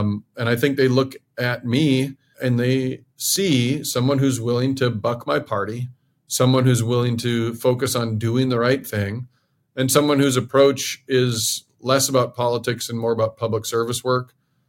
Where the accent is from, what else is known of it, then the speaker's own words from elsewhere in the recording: Decorah, Iowa, United States; Born and raised in Decorah, Iowa. My dad's family has been up there in Winnesheek County, way northeast part of the state since we got off the boat from Norway.